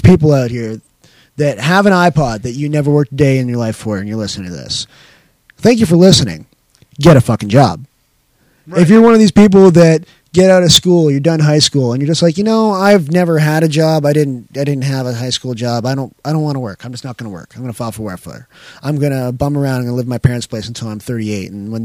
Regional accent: Canada; But because we're Canadian

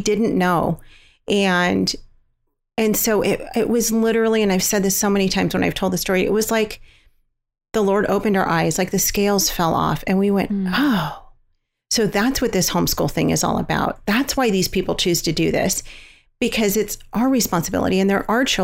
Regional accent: California, United States; We're from Los Angeles County, and we were faced with the decision of what to do with her

